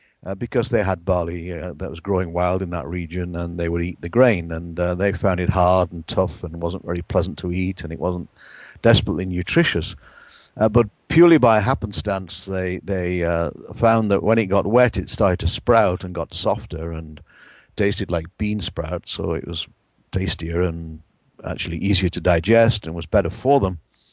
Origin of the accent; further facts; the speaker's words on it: England, United Kingdom; Back in my home country of England, hops were not used until relatively late